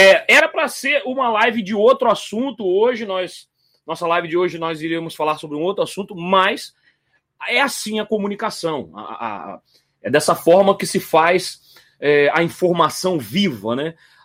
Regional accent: Rio de Janeiro, Brazil; now in Espírito Santo, Brazil; você sabe que eu sou do Rio de Janeiro, eu sou carioca, apesar que estou morando aqui no estado do Espírito Santo há 9 anos. Eu vim para cá para trabalhar

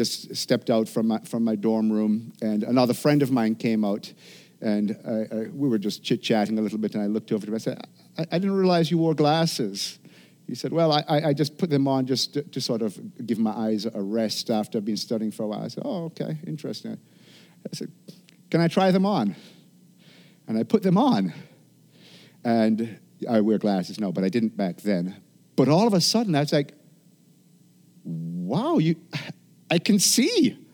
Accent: Jamaica; Yeah, I grew up in Jamaica, and so this kind of cold weather this morning

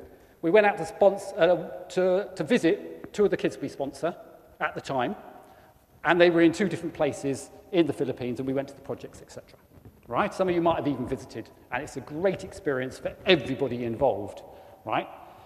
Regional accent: Bromley, London, United Kingdom; born there; now in Shropshire, United Kingdom; Actually, my mum lives in Orpington. Know where Orpington is? Brilliant. Yeah, I wasn't born there. I was born in Bromley, actually.

